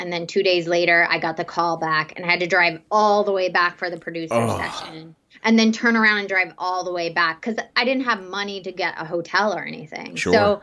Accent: Atlanta, Georgia, United States; also born or lived in Houston, Texas; So I am actually from Houston, Texas. I was born in Texas, but I was raised in Hot Atlanta, Georgia.

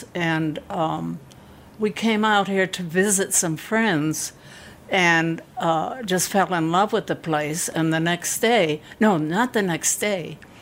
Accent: Boston, Massachusetts, United States; born there; I was born in Boston.

